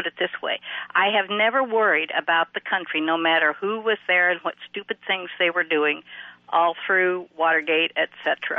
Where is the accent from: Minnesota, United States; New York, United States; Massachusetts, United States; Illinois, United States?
Illinois, United States; I grew up in Illinois, and they make just as much corn there as North Dakota.